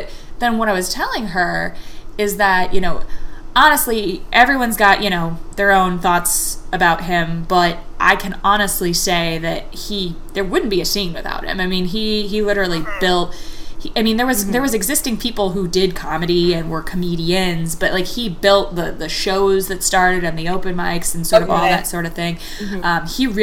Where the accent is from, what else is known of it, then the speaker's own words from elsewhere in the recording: Cleveland, Ohio, United States; I was like, yeah, I'm from Cleveland